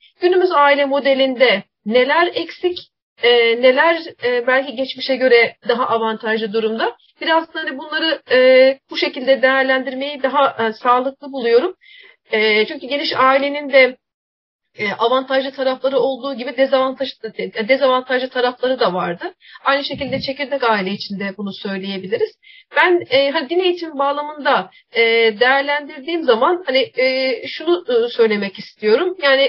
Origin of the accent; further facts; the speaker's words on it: Adana, Turkey; born there; Ben Adana doğumluyum.